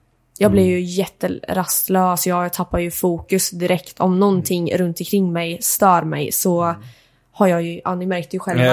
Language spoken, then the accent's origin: Swedish; Mantorp, Östergötland, Sweden; jag är ju uppvuxen i Mantorp i grunden.